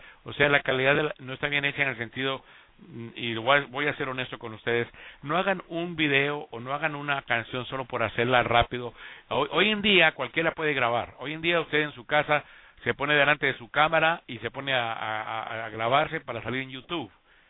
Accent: Costa Rica; born there; aunque yo nací en Costa Rica, tengo mucho por conocer en mi país.

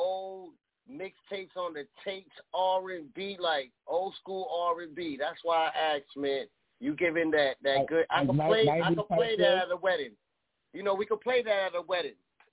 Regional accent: Bronx, New York, United States; I'm from the Bronx, but I'm out here in the Midwest.

